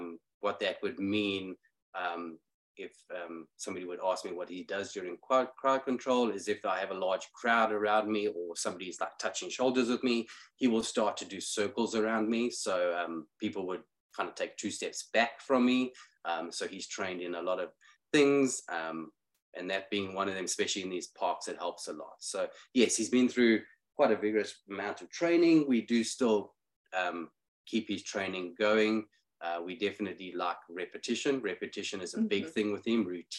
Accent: South Africa; now in United States; Obviously, I am from South Africa, so he has traveled the 18,000 miles with me on an airplane to be here.

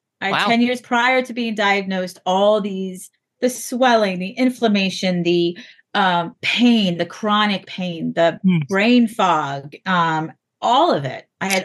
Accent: New York, United States; I was a kid, you know, I grew up out in Long Island.

